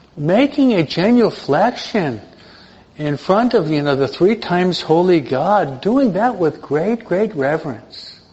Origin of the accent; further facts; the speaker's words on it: New York City, New York, United States; because being a New Yorker, I tend to do everything fast.